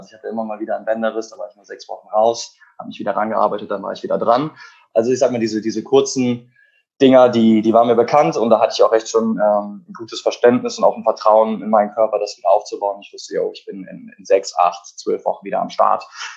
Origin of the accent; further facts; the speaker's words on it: Cologne, North Rhine-Westphalia, Germany; Hallo Leute. Ich bin zum Zeitpunkt dieser Aufnahme 26 Jahre alt. Ich komme aus Köln